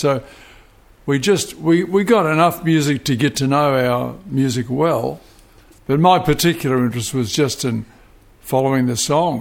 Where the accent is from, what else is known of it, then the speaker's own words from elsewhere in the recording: Waikato, New Zealand; I'm a Waikato boy. I grew up on a 100-acre dairy farm, 22 miles out of Hamilton.